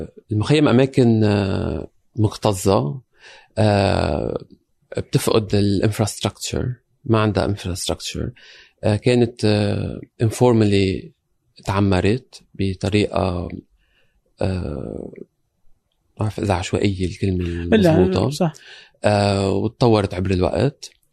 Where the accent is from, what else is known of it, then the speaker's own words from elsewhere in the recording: Lebanon; moved away as an adult; now in London, United Kingdom; أنا جاي من لبنان، تقلت عشت بلبنان، اشتغلت بلبنان بنفس هالمواضيع، رجعنا انتقلت على لندن